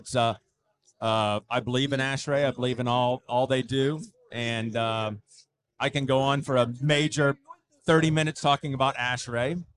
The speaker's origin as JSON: {"language": "English", "town": "Columbus", "region": "Ohio", "country": "United States", "tie": "born or raised there", "said": "Well, I was born in Columbus. I'm still in Columbus."}